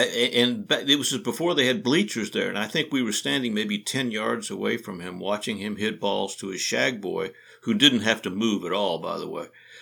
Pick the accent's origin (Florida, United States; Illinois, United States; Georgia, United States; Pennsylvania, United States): Georgia, United States; Athens; I grew up in Athens, Georgia. We drove over to Augusta one morning.